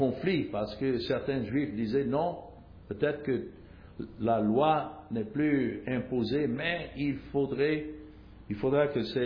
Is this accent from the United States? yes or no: yes; United States; Je suis américain, mais nous avons d'autres du Canada, d'autres d'Afrique